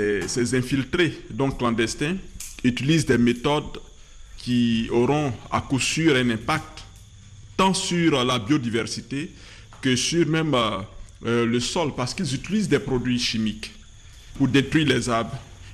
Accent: Daobli, Montagnes, Côte d’Ivoire; jeune riverain du parc national de Taï et de la forêt classée du Kavali. Je suis originaire donc de Taï, plus précisément du village de Daobli, village proche de la forêt classée du Kavali.

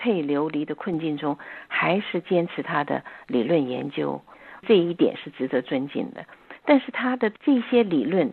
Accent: China; 我作为一个中国人，我非常反对这个雕像

